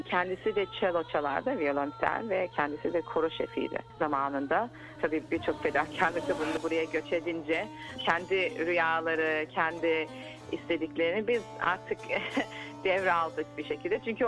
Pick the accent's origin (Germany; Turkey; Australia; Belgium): Australia; Wollongong, New South Wales; also born or lived in Brisbane; Ben Brisbane'de doğdum. Sonra Wollongong'da büyüdüm.